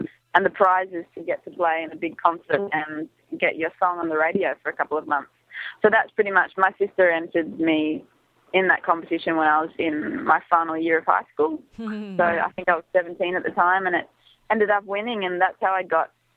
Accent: Melbourne, Victoria, Australia; I was born in Melbourne.

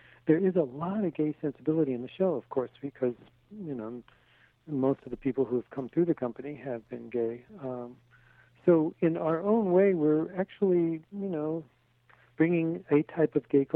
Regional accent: Los Angeles, California, United States; You know, I grew up in Los Angeles and studied with a woman named Patricia Denise

